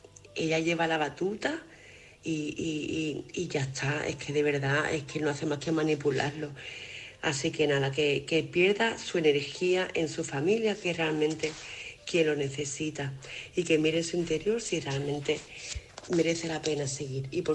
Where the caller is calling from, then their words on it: Málaga, Andalusia, Spain; corresponsal de Málaga.